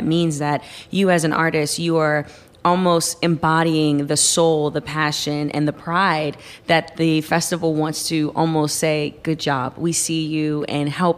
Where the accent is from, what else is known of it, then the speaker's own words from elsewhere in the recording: New Orleans, Louisiana, United States; Well, born and raised in New Orleans, I grew up in the Lower Ninth Ward, and born into an amazing family of musicians.